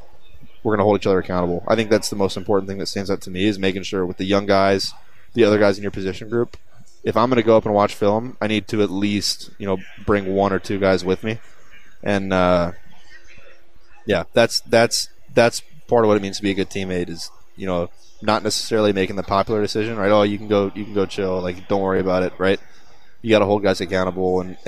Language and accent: English; Chapel Hill, North Carolina, United States; I grew up in Chapel Hill too, so I've got the ability for more family friends to come out to games.